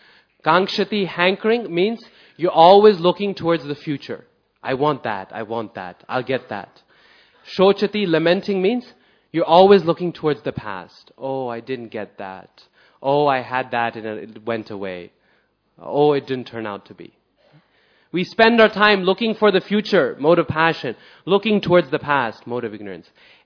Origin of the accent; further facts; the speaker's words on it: Boise, Idaho, United States; And he came to one to my hometown in Boise, Idaho.